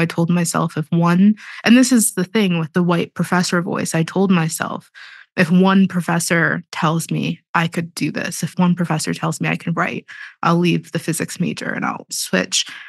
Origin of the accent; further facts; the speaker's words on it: Pittsburgh, Pennsylvania, United States; I didn't really have many choices. I grew up in Pittsburgh. I grew up in the city